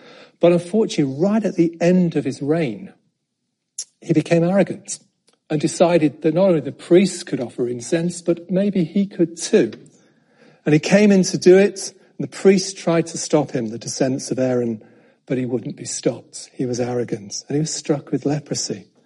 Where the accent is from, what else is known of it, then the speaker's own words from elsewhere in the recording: York, Yorkshire and the Humber, United Kingdom; I must have been about 16 in my hometown of York when I was cycling back from playing golf very badly at a local golf club